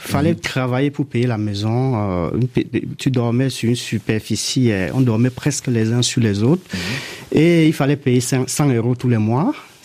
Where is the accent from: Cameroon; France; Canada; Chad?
Cameroon; now in Turkey; Je suis parti du Cameroun en avion, arrivé en Turquie. Mon but, j'allais pas en aventure, j'allais pour m'installer en Turquie afin de construire une vie, parce qu'au Cameroun, ça n'allait plus.